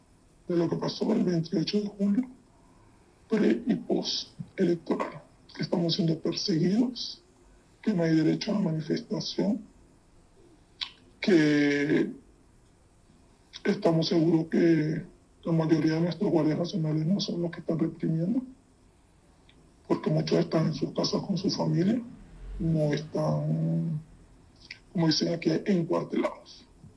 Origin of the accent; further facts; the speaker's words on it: Venezuela; todos nos llamamos en todos los estados, como todo venezolano, tiene familia en cada estado